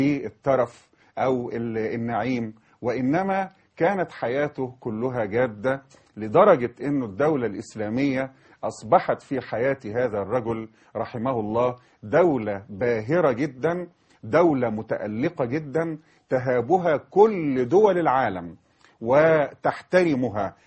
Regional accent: Egypt; بالنسبة لنا إحنا كمصريين بالذات يا جماعة

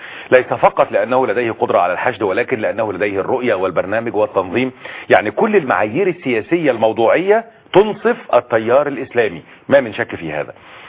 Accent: Egypt; العكس بيحصل عندنا في مصر

